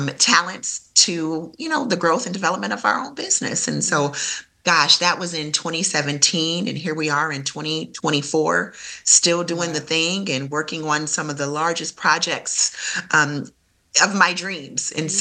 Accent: Toledo, Ohio, United States; So, as you mentioned … I'm born and raised in Toledo, Ohio.

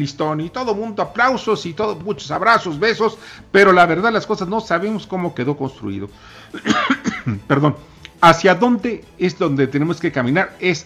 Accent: Mexico; Somos mexicanos, pagamos impuestos y creo que la merecemos.

